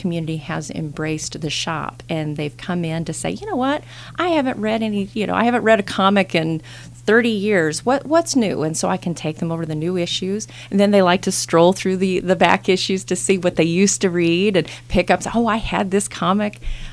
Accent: Stillwater, Oklahoma, United States; back when I was in high school, my family decided to open up a comic book store back in Oklahoma. I grew up in Stillwater, Oklahoma.

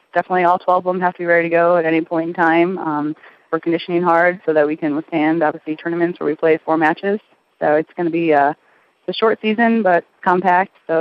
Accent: Naperville, Illinois, United States; I'm from Illinois, Naperville, Illinois.

